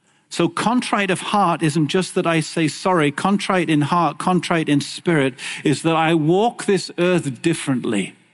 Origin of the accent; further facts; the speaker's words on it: England, United Kingdom; now in Canada; when I came from England to Canada